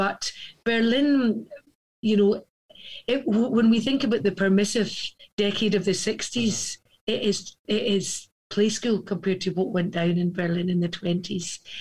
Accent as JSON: {"language": "English", "region": "Scotland", "country": "United Kingdom", "said": "I am a Scottish girl through and through. I'm doing the, I live, as you can see, on the beach, mm-hmm. and I'm half an hour away from Glasgow"}